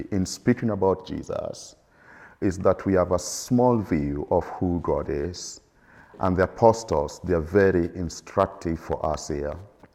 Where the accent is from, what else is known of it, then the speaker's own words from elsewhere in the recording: Netherlands; So I thought I should put in this because I'm from the Netherlands.